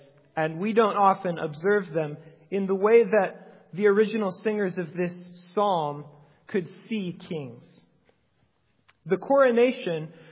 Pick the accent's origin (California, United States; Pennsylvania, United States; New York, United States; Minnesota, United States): Minnesota, United States; St. Michael; I come from St. Michael, Minnesota.